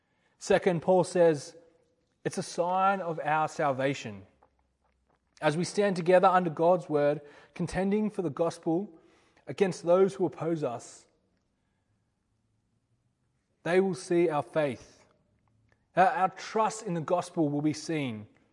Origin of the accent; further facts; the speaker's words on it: Australia; I remember going to other countries and meeting people and them quite quickly working out that I'm Australian.